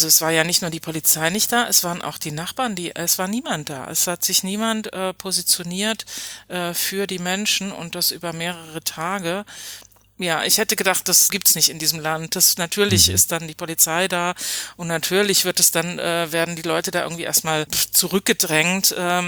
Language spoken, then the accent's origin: German; West Germany, Germany; Ja, ich habe damals in West-Berlin gewohnt. Ich bin im Westen auch groß geworden, kam dann zum Studieren nach West-Berlin.